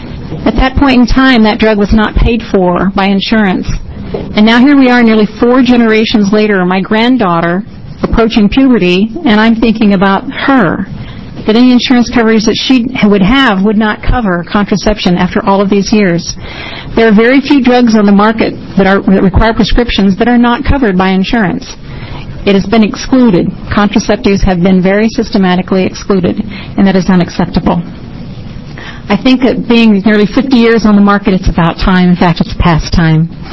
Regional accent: Grants Pass, Oregon, United States; I'm from Southern Oregon, Josephine County, Grants Pass specifically.

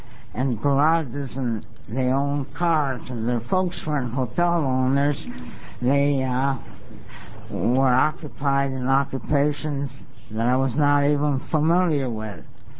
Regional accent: Portland, Oregon, United States; born there; I was born in Portland, Oregon, 78 years ago

